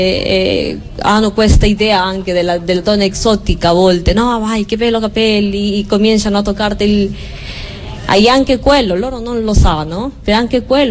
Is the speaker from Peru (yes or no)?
yes; Peru; Italian is a second language; now in Italy; Sono peruviana, sì.